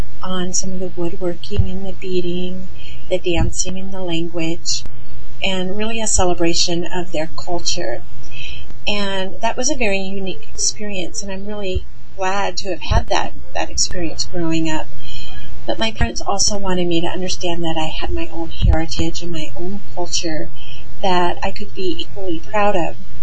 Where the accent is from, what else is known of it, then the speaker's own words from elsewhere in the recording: Alaska, United States; I grew up in Southeast Alaska, about 3,000 miles away from the rest of my family who were living in Western Michigan.